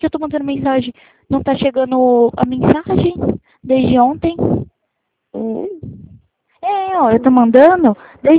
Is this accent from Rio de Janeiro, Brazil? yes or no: no; Presidente Prudente, São Paulo, Brazil; Eu sou de Prudente